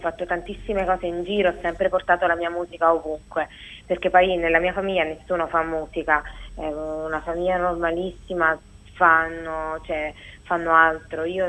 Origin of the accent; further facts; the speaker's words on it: Naples, Campania, Italy; sono napoletana come